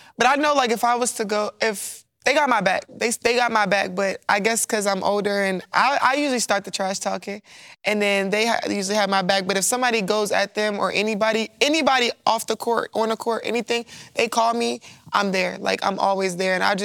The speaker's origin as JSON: {"language": "English", "town": "Baltimore", "region": "Maryland", "country": "United States", "said": "I mean, I'm from Baltimore, where you kind of had to stand strong with what you were and who you are."}